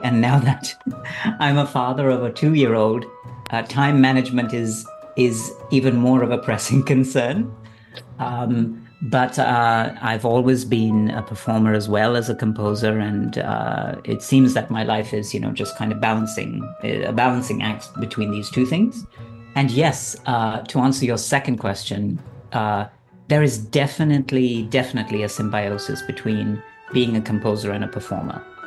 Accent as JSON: {"language": "English", "region": "Dubai", "country": "United Arab Emirates", "tie": "born or raised there", "moved": "as an adult", "said": "when I grew up in Dubai, I mean, I was there from, the age of four until I went to college, right? So 4 to 18. And Dubai at the time was a melting pot of South Asian and Middle Eastern culture and many other cultures, Western culture. I had a Western education."}